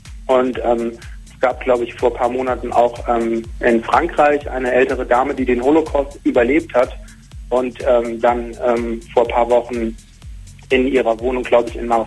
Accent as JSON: {"language": "German", "country": "Germany", "said": "Also ich bin Deutscher, ich habe einen deutschen Pass und ich bin auch kein Israeli, ich bin einfach deutscher Jude, ich bin hier geboren."}